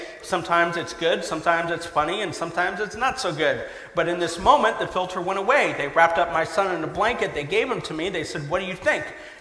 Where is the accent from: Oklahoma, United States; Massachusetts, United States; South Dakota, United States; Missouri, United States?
Missouri, United States; Kansas City; now in Los Angeles, United States; I'm originally from Kansas City, home of the greatest NFL team in the nation.